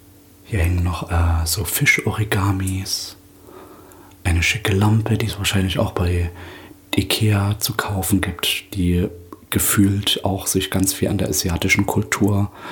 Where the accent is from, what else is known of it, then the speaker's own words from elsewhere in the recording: Plauen, Saxony, Germany; now in Tokyo, Japan; Plauen ist meine Heimatstadt und der Unterschied zwischen Plauen und Tokio ist, dass man hier in Tokio, in Japan, wahnsinnig freundlich dann trotzdem behandelt wird.